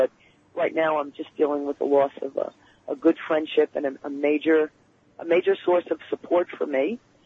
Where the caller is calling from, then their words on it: Syosset, New York, United States; I'm in Syosset.